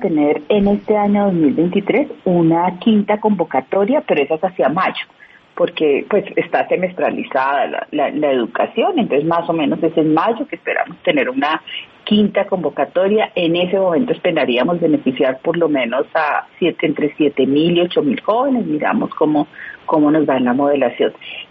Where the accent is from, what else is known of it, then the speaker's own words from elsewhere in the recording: Bogotá, Colombia; como bogotanos, a veces los bogotanos nos damos muy duro